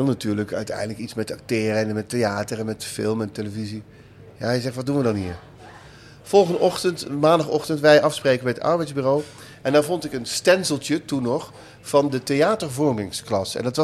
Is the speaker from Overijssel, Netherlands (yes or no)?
no; North Brabant, Netherlands; moved away; Ik moet eerlijk zeggen, ik ben ook wel uit Brabant weggegaan. Met name vanwege die mentaliteit.